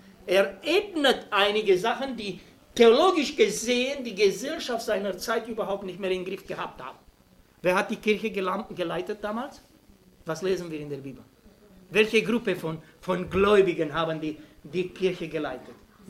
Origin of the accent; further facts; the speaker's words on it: Romania; aber ich kann euch sagen, ich komme aus Rumänien